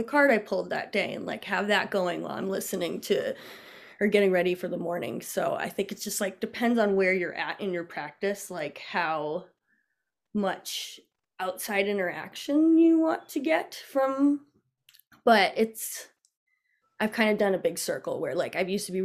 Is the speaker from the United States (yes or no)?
yes; New England, United States; my experiences in growing up in New England and living in New Mexico.